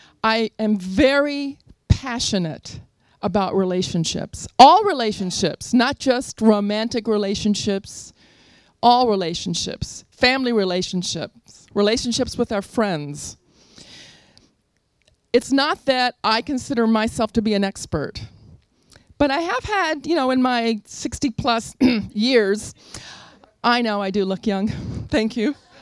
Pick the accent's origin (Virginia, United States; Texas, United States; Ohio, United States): Virginia, United States; Richmond; I grew up in Richmond, Virginia